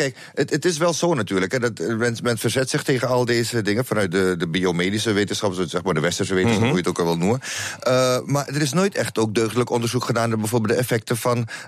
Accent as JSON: {"language": "Dutch", "country": "Suriname", "said": "ik kom uit Suriname"}